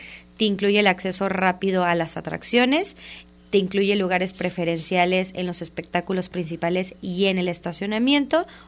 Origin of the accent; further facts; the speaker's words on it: Guadalajara, Jalisco, Mexico; como tapatíos